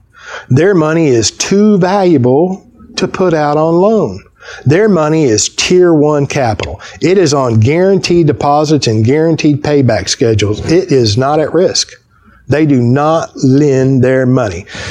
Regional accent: Fort Worth, Texas, United States; I'm from Fort Worth, Texas. You know, in the wintertime, it doesn't often snow in Fort Worth, Texas.

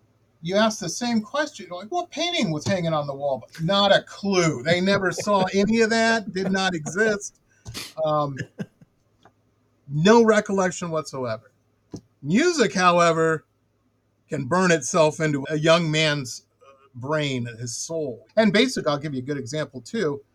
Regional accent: Detroit, Michigan, United States; Like I said, I grew up in Detroit. I'm obviously a soul fan. You couldn't grow up in Detroit without being one.

